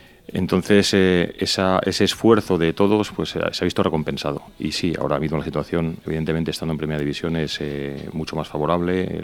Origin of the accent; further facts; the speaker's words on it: Palencia, Castile and León, Spain; moved away as an adult; now in Mallorca, Spain; soy de Palencia y que de Mallorca, pero llevo ya aquí viviendo más años realmente que Mallorca. Tengo 51 ahora y llevo aquí desde el 99. Uh-huh. Me casé en el 2001, o sea que llevo aquí ya muchos años.